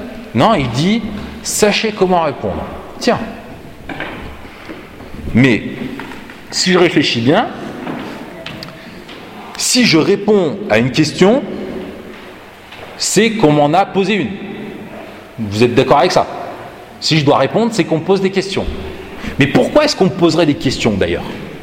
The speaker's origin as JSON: {"language": "French", "town": "Grenoble", "region": "Auvergne-Rhône-Alpes", "country": "France", "said": "Donc elle était de Paris, j'étais de Grenoble, et donc nous sommes rencontrés."}